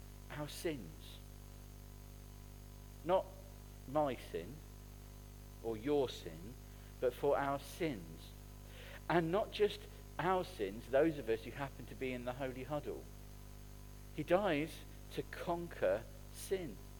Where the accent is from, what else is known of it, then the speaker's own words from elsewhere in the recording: Portsmouth, South East England, United Kingdom; also born or lived in Nottingham; I stand here as someone who was obviously born in the greatest city on the earth, in Nottingham. Both me and Fran would agree. But I grew up in Portsmouth.